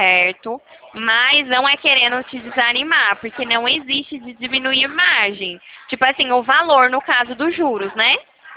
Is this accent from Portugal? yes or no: no; Rio Claro, São Paulo, Brazil; Eu sou aqui de Rio Claro.